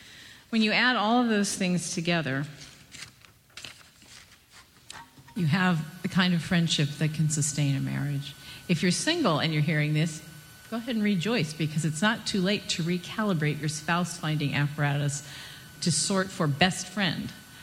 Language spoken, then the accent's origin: English; Pittsburgh, Pennsylvania, United States; I mean, I'm from Pittsburgh.